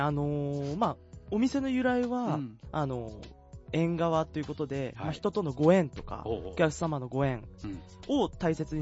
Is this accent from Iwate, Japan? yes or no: yes; Morioka, Iwate, Japan; はい、岩手県の生まれは盛岡。